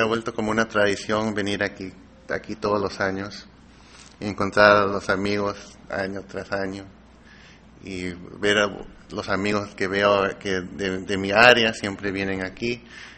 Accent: Peru; born there; Yo nací en Perú, tengo mi camiseta

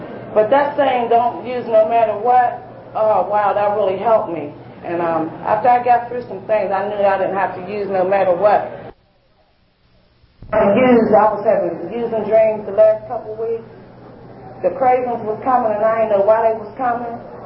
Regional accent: Pittsburgh, Pennsylvania, United States; I'm from Pittsburgh, and there's a lot of tragedy going on in my family.

